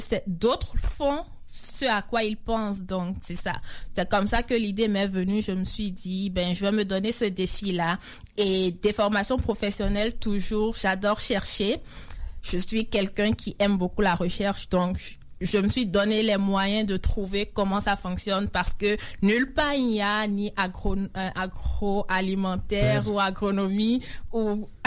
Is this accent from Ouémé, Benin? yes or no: no; Dassa-Zoumè, Collines, Benin; Dassa, en fait, c'est une ville du Bénin. C'est une ville, okay, du centre du Bénin.